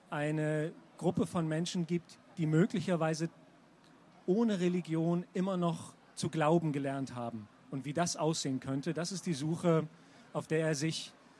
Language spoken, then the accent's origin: German; Dresden, Saxony, Germany; ich komme aus Dresden und es war damals noch zu Zeiten des Ostblocks